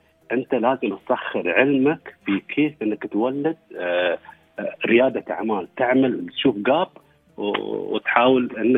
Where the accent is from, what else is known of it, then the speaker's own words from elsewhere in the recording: United Arab Emirates; نحن كشباب اماراتي